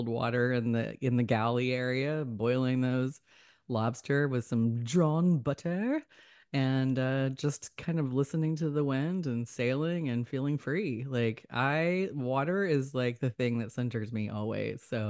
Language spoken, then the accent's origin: English; Texas, United States; But, you know, I grew up in Texas. Texas is close to Mexico.